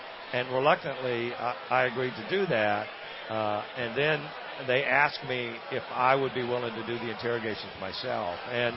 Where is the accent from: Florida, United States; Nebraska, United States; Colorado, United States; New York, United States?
Florida, United States; Tampa; Tampa, oddly enough.